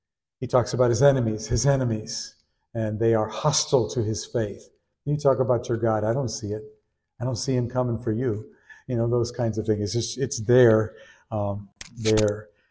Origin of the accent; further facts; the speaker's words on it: California, United States; I'm from the San Joaquin Valley, and Israel looks like the San Joaquin Valley, and it's so dry all the time.